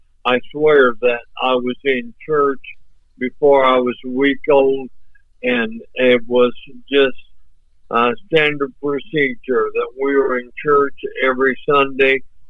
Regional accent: Kiowa, Kansas, United States; I grew up in Kiowa, Kansas, and it's only 6 miles from Hazleton to Kiowa, and my parents moved there to put my sister and I in Kiowa schools. I started kindergarten there

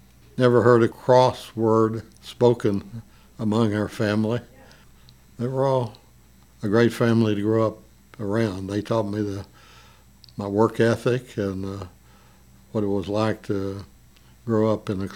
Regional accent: Antlers, Oklahoma, United States; I grew up in Antlers, and I had friends before I started the school.

